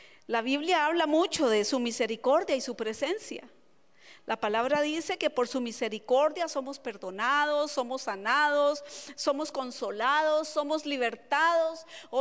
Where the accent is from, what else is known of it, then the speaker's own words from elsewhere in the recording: Costa Rica; Eso me hace recordarme de una iglesia que hay en mi país. Se llama La Rosa Sarón. Está ubicada ahí cerca del mercado Borbón en Costa Rica.